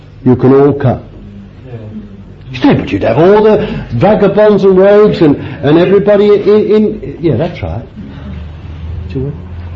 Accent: London, United Kingdom; born there; Sorry, I mustn't be too Londonish. I was born in London.

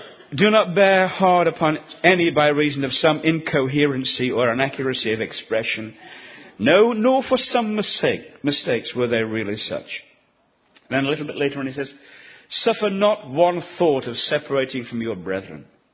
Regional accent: Reading, South East England, United Kingdom; I'm from Reading

